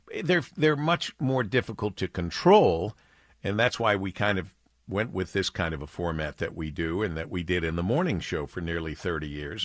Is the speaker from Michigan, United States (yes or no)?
yes; Monroe, Michigan, United States; I was working in New York, but I was born and raised in Monroe, Michigan, and I've never hidden that fact.